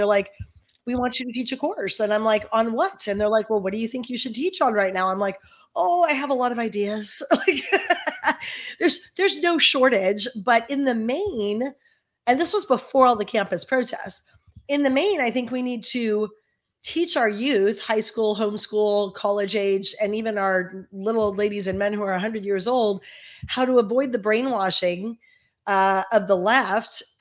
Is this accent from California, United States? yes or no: yes; Tustin, California, United States; in my hometown of Tustin, California.